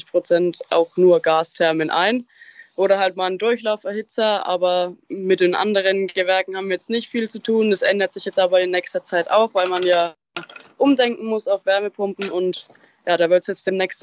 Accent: Kitzingen, Bavaria, Germany; Ich komme aus Kitzingen und arbeite bei den Lichtkraft- und Wasserwerken dort.

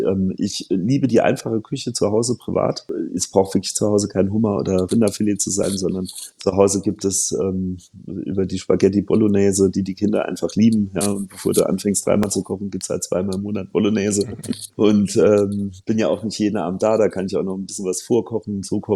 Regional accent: Saarland, Germany; am besten werfe ich irgendwo noch ein Stück Lione als Saarländer in die Pfanne

